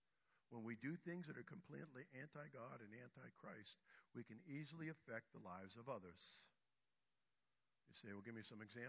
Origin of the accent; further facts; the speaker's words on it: Pennsylvania, United States; I grew up near Pittsburgh. I remember as a child going to Forbes Field, which is long gone.